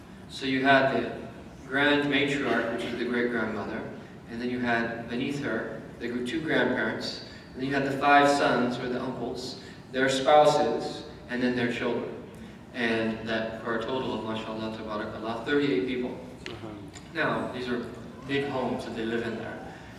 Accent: Kansas, United States; when I was growing up in Kansas, we'd be going to grandmother's house, right?

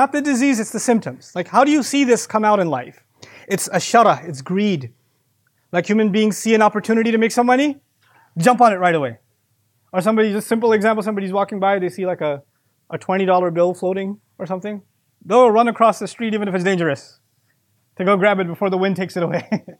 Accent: Pakistan; You know, I'm Pakistani, so I'll tell you about Pakistani weddings.

